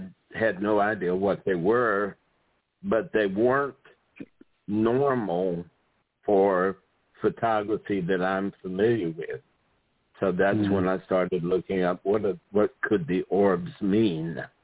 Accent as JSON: {"language": "English", "region": "South Carolina", "country": "United States", "tie": "born or raised there", "said": "Now, at this time, I grew up in South Carolina. My mother's family is from Charleston."}